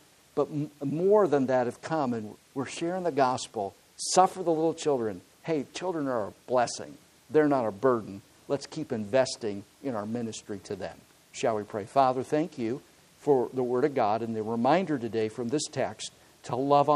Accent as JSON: {"language": "English", "town": "Huntingdon", "region": "Pennsylvania", "country": "United States", "tie": "born or raised there", "said": "I was in Tyrone, Pennsylvania, which just happens to be about 30 miles north of my hometown in Huntingdon."}